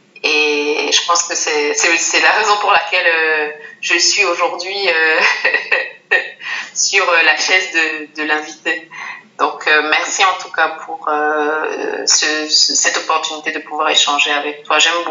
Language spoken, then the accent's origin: French; Cameroon; moved away as an adult; also born or lived in Senegal; j'ai grandi au Cameroun et juste après mon bac, je suis allée vivre au Sénégal pour continuer mes études universitaires. Mm-hmm. Et donc, j'y suis restée pendant 11 ans, 11 très belles années. Et depuis 3 ans et demi, bientôt 4 ans, je vis au Québec